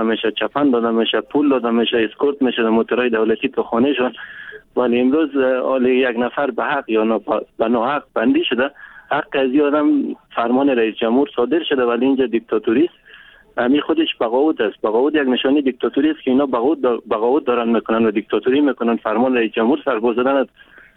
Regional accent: Bamyan, Afghanistan; now in Kabul, Afghanistan; من از یک از بامیان هستم، خانه من در کابل هست.

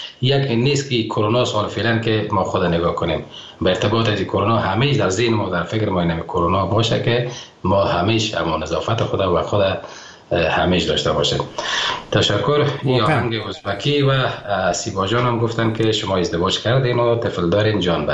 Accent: Afghanistan; افغانستان نازنینم که من خاک وطنم مثل زر است برای من

